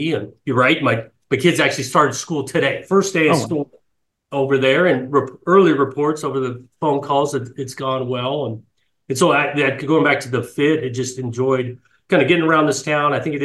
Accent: Los Angeles, California, United States; growing up in Los Angeles, knew Magic Johnson, went to school here

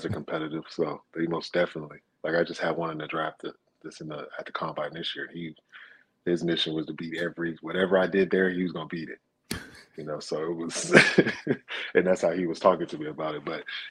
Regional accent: Charlotte, North Carolina, United States; born there; I was born in Charlotte. Both my parents went to high school out there.

